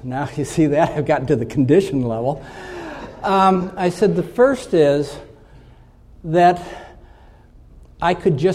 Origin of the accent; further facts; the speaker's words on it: Scotland, United Kingdom; I'm Scottish, by the way